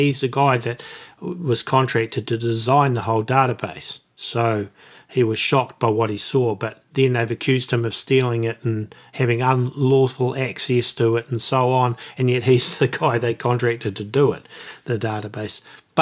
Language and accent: English; New Zealand; Now, as a New Zealander, the New Zealand government is actually put an injunction